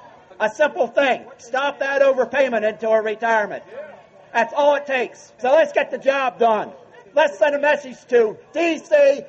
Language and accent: English; Baltimore, Maryland, United States; Actually, I'm from Baltimore. I'm kind of stuck in between Frederick that they already closed and Easton